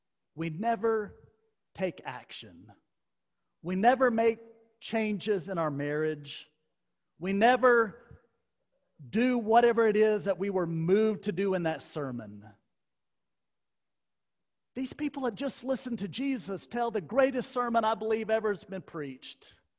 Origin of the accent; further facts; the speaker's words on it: Temple, Texas, United States; When I was growing up in Temple, we had those lights that had the shield over it